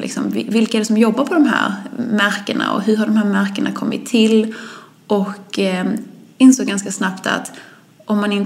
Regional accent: Kristianstad, Skåne, Sweden; Så jag jobbade i en glasögonbutik i Kristianstad, vilket är min hemstad, därav min dialekt.

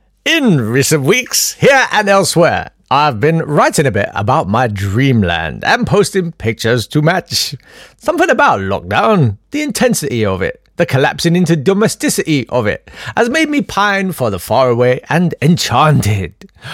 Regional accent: Kolkata, West Bengal, India; born there; I was born in Calcutta.

